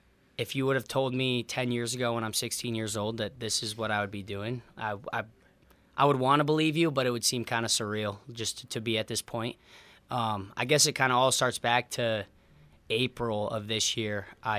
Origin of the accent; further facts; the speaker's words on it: Winter, South Dakota, United States; My sisters played softball, and you're growing up in Winter, South Dakota, so what else do you do in the summertime?